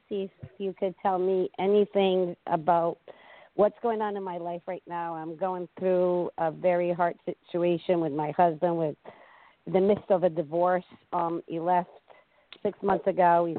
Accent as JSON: {"language": "English", "region": "Rhode Island", "country": "United States", "said": "Rhode Island."}